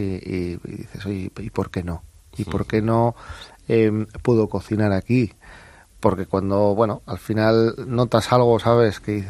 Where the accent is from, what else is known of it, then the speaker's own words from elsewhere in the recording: Bilbao, Basque Country, Spain; Yo soy de Bilbao, me creo con la gastronomía vasca